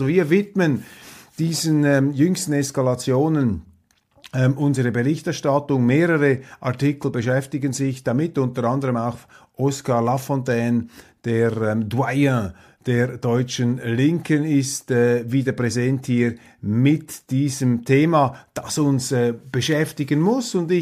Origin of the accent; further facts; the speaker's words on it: Switzerland; Und was mich empört, als Schweizer, als Zeitgenosse, als Bürger